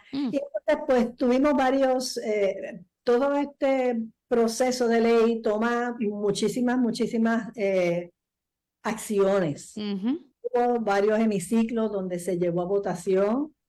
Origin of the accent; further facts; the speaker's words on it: San Juan, Puerto Rico; bueno, yo soy de San Juan